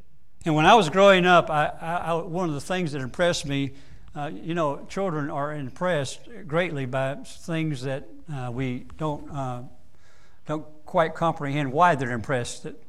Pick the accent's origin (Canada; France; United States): United States; Fort Myers, Florida; Cheryl and I grew up in Fort Myers, Florida. Fort Myers, Florida is on the Gulf Coast.